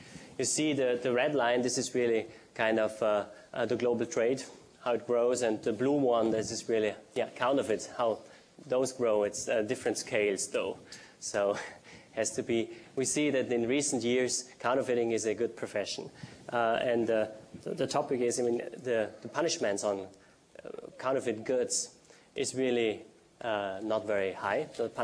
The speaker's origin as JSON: {"language": "English", "country": "Austria", "said": "so I am also from Austria"}